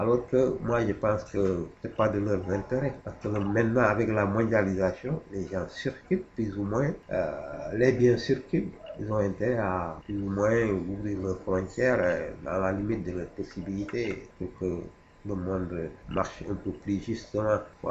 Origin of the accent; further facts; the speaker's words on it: Senegal; moi chez moi au Sénégal, il n'y a pas un problème de.